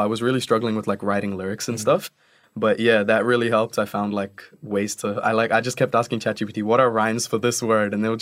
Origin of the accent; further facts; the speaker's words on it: India; So as you guys know, I'm Indian.